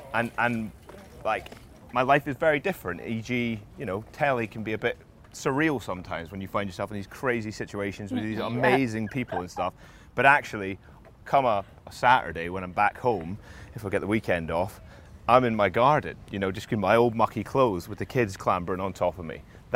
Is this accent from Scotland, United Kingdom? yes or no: yes; Edinburgh, Scotland, United Kingdom; I come from Edinburgh